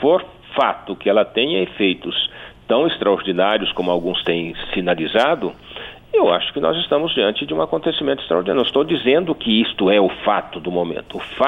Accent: Brazil; nos impõem uma condição de como brasileiros e de como pesquisadores e de como médicos

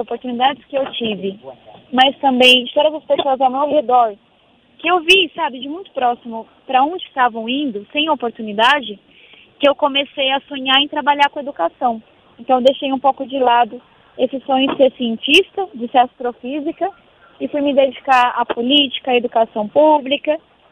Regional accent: São Paulo, Brazil; eu venho da periferia de São Paulo

